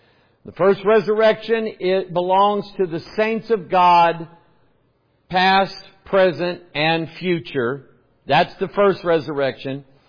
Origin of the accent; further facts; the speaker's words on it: United States; born there; I was born in America. I didn't ask to be born in America.